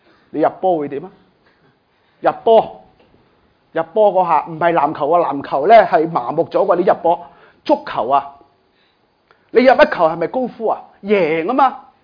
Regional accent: Hong Kong

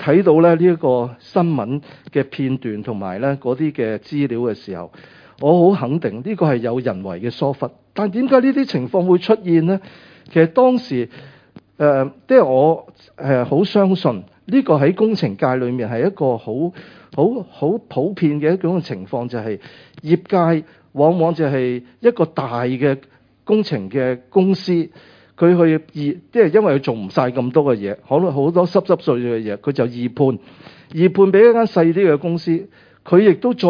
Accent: Guangdong, China; 我们广东人

